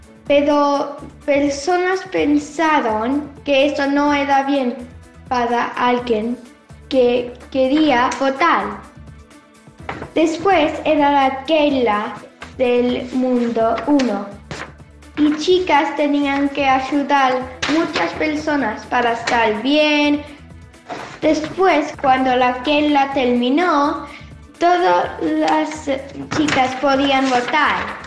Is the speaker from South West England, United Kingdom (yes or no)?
no; Burgess Hill, South East England, United Kingdom; Spanish is a second language; de Burgess Hill, en exclusiva para